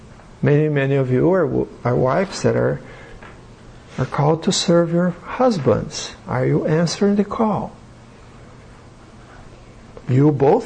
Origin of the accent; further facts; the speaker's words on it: Brazil; I'm from Brazil, different culture, so...